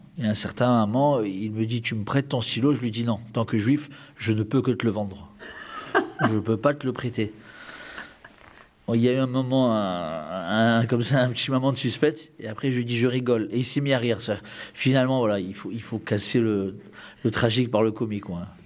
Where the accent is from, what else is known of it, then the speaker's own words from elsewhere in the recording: France; moi, en tant que Français, né en France, je suis passé de l'étape